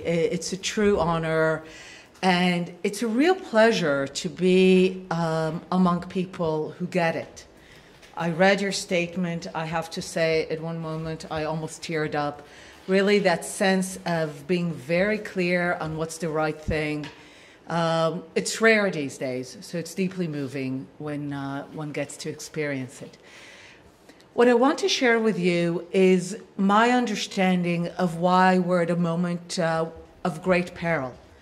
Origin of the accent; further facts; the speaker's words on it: Israel; As some of you may know, I come from the Israeli peace camp, from the Israeli political left.